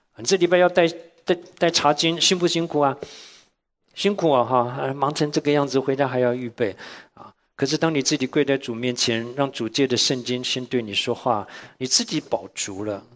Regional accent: Shandong, China; 我们山东人的杠子头就是又干又硬的

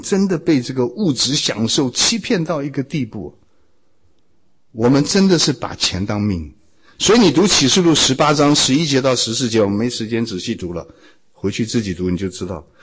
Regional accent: China; 这个我们中国人可能体会要比别人还要深一点，因为我们以前穷啊。

